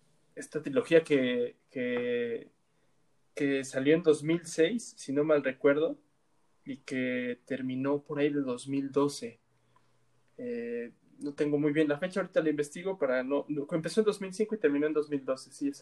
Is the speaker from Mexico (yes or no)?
yes; Mexico; en México es donde menos nos escuchan y eso que somos de México